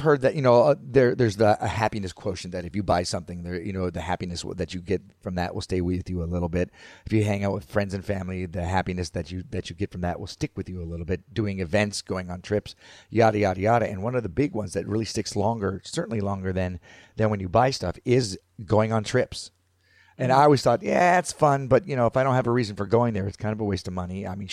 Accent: Florida, United States; I grew up in Florida, so I, you know, my favorite was, of course, the Florida one.

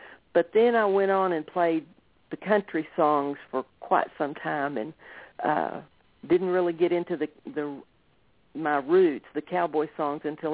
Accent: Texas, United States; also born or lived in Amarillo / Big Spring; now in Abilene, United States; Well, I was born in Amarillo, and then when I was about three, we moved down to Big Spring, Texas, which is further west Texas than where we live now in Abilene. And we bought a place out in Glasscock County a few years later and moved out there, and that's where I grew up

